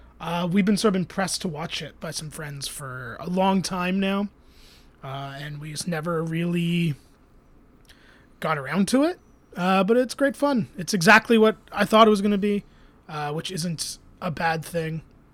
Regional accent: Toronto, Ontario, Canada; Yeah, I grew up on the Danforth, so I put the … on there.

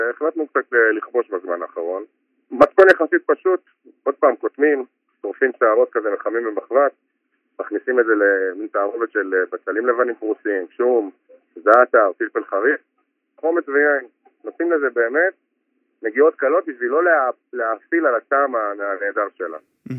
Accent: Jerusalem, Jerusalem District, Israel; אנחנו חולים על במיה, אנחנו ירושלמים

